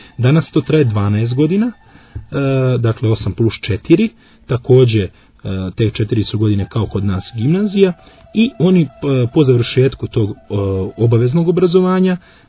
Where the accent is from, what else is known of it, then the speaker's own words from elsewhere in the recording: Serbia; born there; rekao sam da sam rođen u Srbiji i da imam 20 godina.